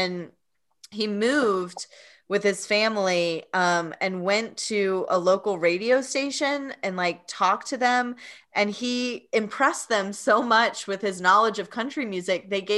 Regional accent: Tennessee, United States; I was born and raised in Tennessee and I went in the other direction of like, I get me away from country music because it's all I hear.

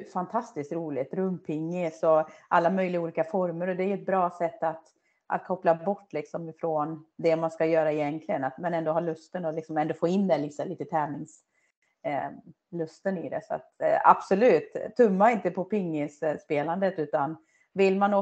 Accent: Töreboda, Västra Götaland County, Sweden; i Töreboda då, där jag är uppvuxen, så det är inte så stort.

